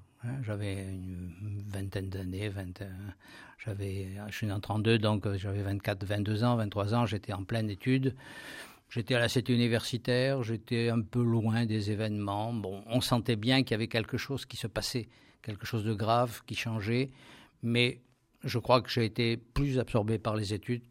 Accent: Mostaganem, Mostaganem Province, Algeria; j'étais quand même d'Algérie. J'étais donc un enfant du pays. Je suis né à Mostaganem, j'ai fait toutes mes études à Mostaganem, j'ai passé mon bac à Mostaganem, j'ai fait mes études médicales à Alger. Donc pour moi, l'Algérie, c'était mon pays.

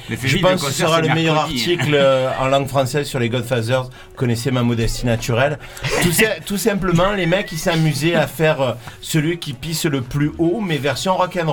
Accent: France; moi, en plus, je suis français

